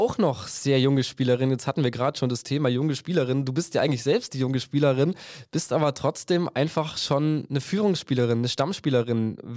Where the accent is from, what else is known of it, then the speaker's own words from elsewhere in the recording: Southern Germany, Germany; als es zum Beispiel im Süden ist, wo ich herkomme.